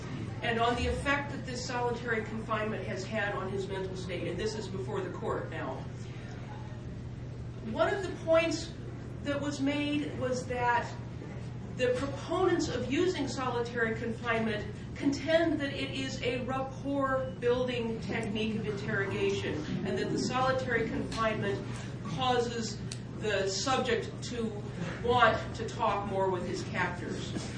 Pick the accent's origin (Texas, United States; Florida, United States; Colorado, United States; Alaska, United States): Colorado, United States; Boulder; also born or lived in Binghamton, New York; I'm from Boulder, Colorado. … from Boulder, Colorado, and I was 25 years in Binghamton, New York.